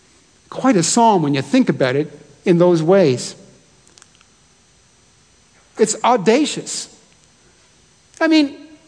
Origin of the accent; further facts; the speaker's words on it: British Columbia, Canada; We would be embarrassed as British Columbians to call it a mountain.